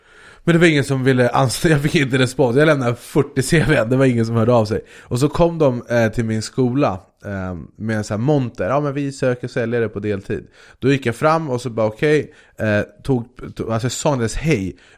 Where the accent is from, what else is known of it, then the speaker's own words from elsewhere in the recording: Sweden; tja, jag är från Sverige, jag kommer till